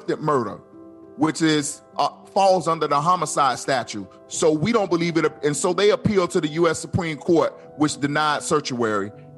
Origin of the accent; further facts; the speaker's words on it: Tampa, Florida, United States; looking out of the window at Tampa, my hometown, get smaller and smaller